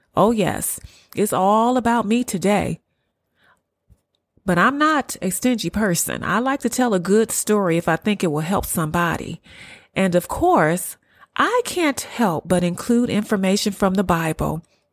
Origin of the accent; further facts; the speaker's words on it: Cleveland, Ohio, United States; I'm from Cleveland, Ohio. So I love snow. I used to love playing in snow.